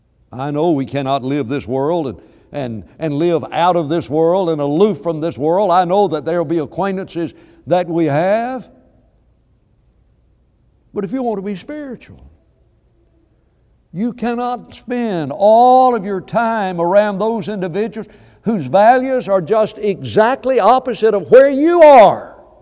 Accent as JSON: {"language": "English", "region": "the South", "country": "United States", "accent": "southern", "said": "Do you know where I got my southern accent? Do you know why I say McDonald's properly and you guys say McDonald's improperly? You know where that comes from? It comes from the place where I grew up."}